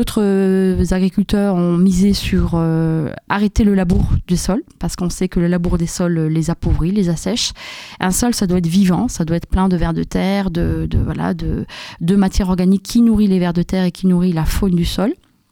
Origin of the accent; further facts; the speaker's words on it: Algeria; now in France; Pour moi, je suis originaire d'Algérie, j'ai vu ce que c'était qu'un climat désertique ou semi-désertique